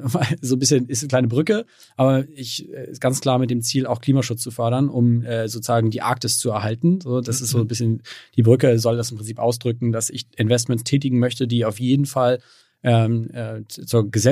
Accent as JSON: {"language": "German", "town": "Harburg", "region": "Hamburg", "country": "Germany", "tie": "born or raised there", "said": "wir sind halt in Harburg zur Schule gegangen und haben da uns so durchgeboxt"}